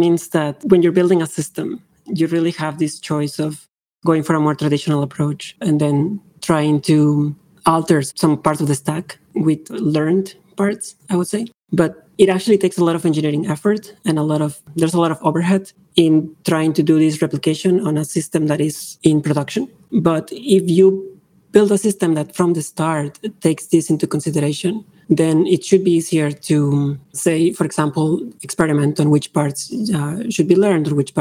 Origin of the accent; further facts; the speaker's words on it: Mexico; English is a second language; moved away as an adult; also born or lived in Canada; So I was born and raised in Mexico. And around 2011, 2012, I finished my undergrad there.